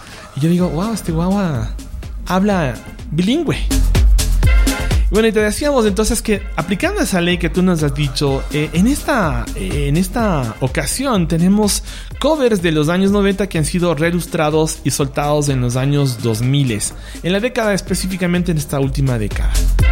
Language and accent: Spanish; Cuenca, Azuay, Ecuador; now in Quito, Ecuador; Yo soy de la ciudad de Cuenca. … pero nací en Cuenca y vivo en Quito.